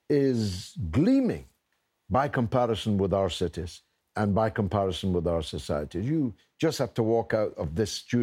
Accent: Scotland, United Kingdom; In Scotland.

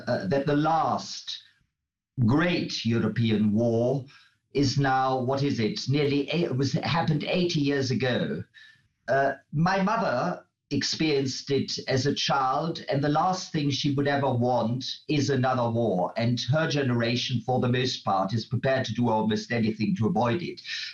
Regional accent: West Germany, Germany; I come from West Germany

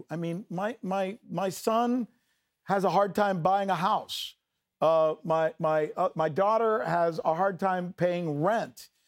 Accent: Florida, United States; a guy that I grew up in South Florida with, by the way, fellow Cuban-American

